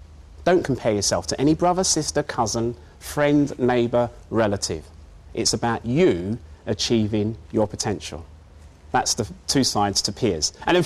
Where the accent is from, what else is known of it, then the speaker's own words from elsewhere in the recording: London, United Kingdom; When I was growing up in East London, two things I wanted to do.